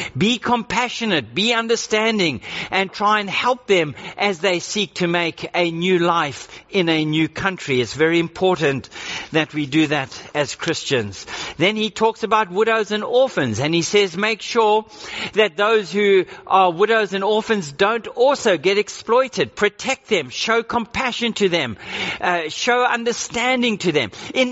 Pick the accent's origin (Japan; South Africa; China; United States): South Africa; accent: South African; now in Australia; And so my accent is still got a South African sound to it. We sometimes eat some foods that are eaten in South Africa that are not popularized in Australia.